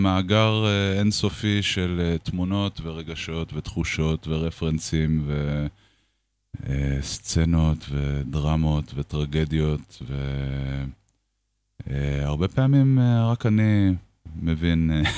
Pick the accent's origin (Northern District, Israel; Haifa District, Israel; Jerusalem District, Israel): Jerusalem District, Israel; Jerusalem; אני ירושלמי. כאילו, אי אפשר להוציא את הירושלמיות ממני, למרות שאני כבר לא גר בירושלים.